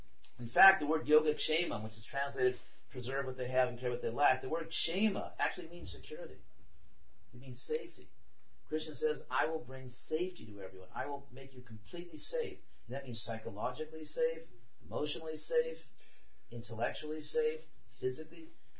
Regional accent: California, United States; No, I'm from California

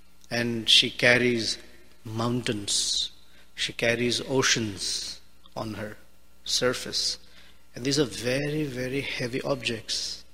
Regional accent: India; And I'm from India, so I'm extremely skilled at maneuvering through traffic

